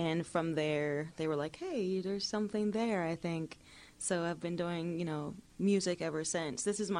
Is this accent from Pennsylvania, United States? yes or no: yes; Wilkinsburg, Pennsylvania, United States; Well, I'm a Pittsburgh native. I grew up in Wilkinsburg, so I've been here all my life.